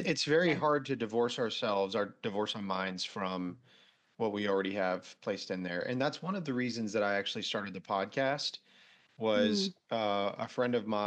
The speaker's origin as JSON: {"language": "English", "country": "United States", "said": "So it's hard as an American to do it."}